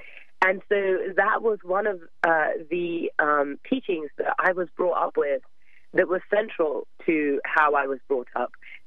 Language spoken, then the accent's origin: English; England, United Kingdom; I've always been active in the climate movement since I was very young, growing up in England.